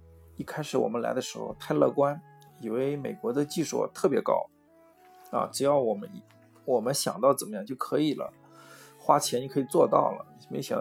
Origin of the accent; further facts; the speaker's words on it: China; 因为我们中国人还是比较传统，希望有自己的血统血脉，